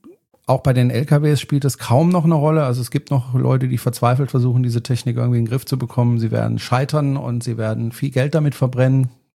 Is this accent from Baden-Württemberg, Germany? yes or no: yes; Freiburg, Baden-Württemberg, Germany; Also in meiner Heimatstadt in Freiburg, da gibt's tatsächlich einige E-Busse